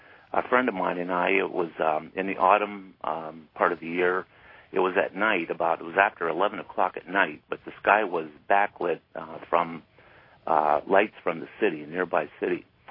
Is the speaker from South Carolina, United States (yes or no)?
no; Ohio, United States; from Ohio, by the way.